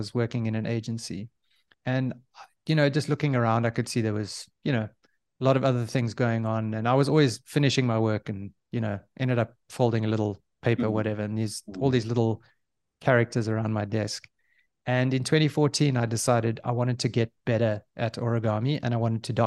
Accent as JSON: {"language": "English", "town": "Johannesburg", "region": "Gauteng", "country": "South Africa", "tie": "born or raised there", "lives_now": "Cape Town, South Africa", "said": "Yes, so I am from South Africa. I grew up in Johannesburg. I now live in Cape Town, South Africa."}